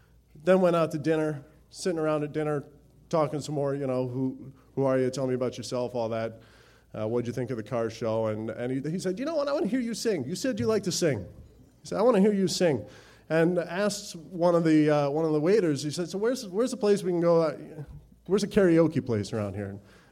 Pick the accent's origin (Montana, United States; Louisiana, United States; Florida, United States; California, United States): Montana, United States; Missoula; my growing up in Missoula, what it's like to live in Montana